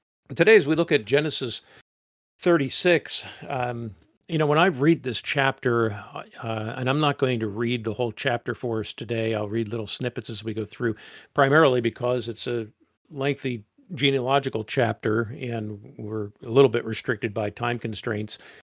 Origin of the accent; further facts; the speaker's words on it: Philadelphia, Pennsylvania, United States; I grew up in Philadelphia area and would occasionally venture out that way.